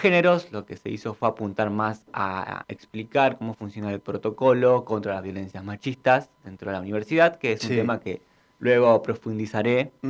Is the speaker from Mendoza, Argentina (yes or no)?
no; Ezeiza, Buenos Aires Province, Argentina; Yo te cuento, soy de Ezeiza y allá hizo menos 4.